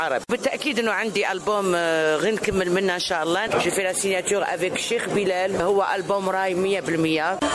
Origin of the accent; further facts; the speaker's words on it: Barika, Batna Province, Algeria; المنطقه تاعنا يعني بابا الله يرحمه ولايه باتنا يعني بريكه باتنا هذه المنطقه تاعنا وكل الجزائر تاعنا